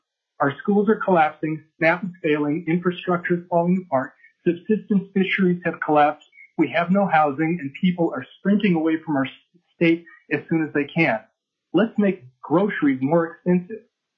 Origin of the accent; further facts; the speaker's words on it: Alaska, United States; I was born in Alaska and have lived here 65 plus years now